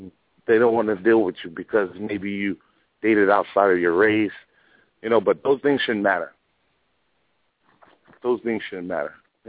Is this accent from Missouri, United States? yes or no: no; Brooklyn, New York, United States; I'm calling from Manhattan right now. I'm in Chinatown, but I'm from Brooklyn.